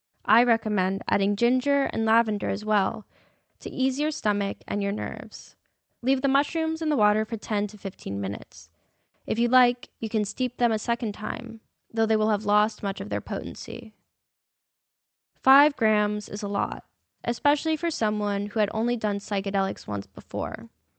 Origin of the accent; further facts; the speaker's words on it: New York, United States; now in San Francisco, United States; Growing up in New York, I was used to marking time with the seasons.